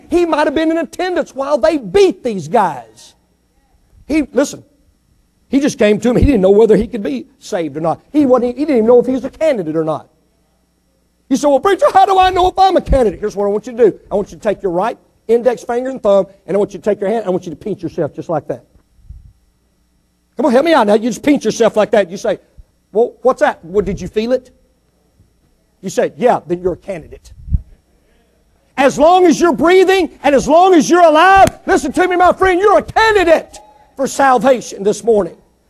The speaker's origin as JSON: {"language": "English", "region": "Mississippi", "country": "United States", "tie": "born or raised there", "said": "Now listen, I was born and raised in Mississippi. I did finish all 12 grades."}